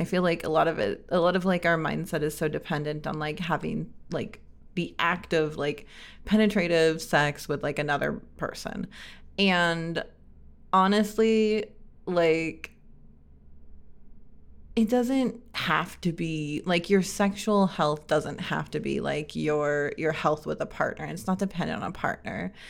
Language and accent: English; Los Angeles, California, United States; moved away as an adult; I grew up in California. I am from Los Angeles. I moved here because it was affordable